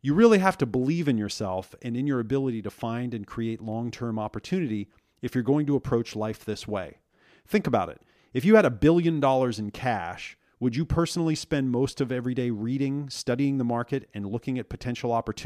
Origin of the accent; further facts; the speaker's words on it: Oregon, United States; moved away as an adult; now in San Diego, United States; At age 26, I moved from Oregon, where I grew up, to San Diego, California, to pursue a career in marketing.